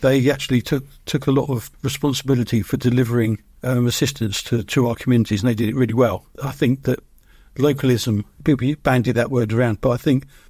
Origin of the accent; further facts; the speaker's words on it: Tunbridge Wells, South East England, United Kingdom; I've lived in Tunbridge since I was 4 years old. I was brought up in Hindwood on the painter's estate out there